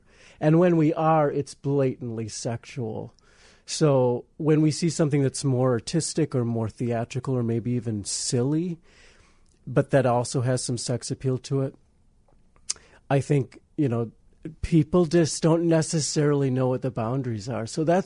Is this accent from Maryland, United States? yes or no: no; Wisconsin, United States; now in Chicago, United States; Well, originally I'm from a small town in Wisconsin that I like to call Romantica. But No, I live here in Chicago